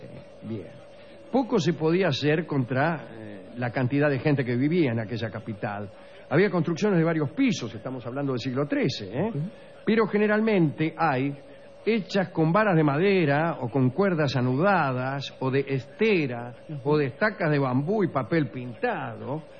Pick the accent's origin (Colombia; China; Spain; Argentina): China; northern China; accent: Northern Chinese; Repito, Hangzhou, lo digo con mi acento chino, que es del norte más que del sur.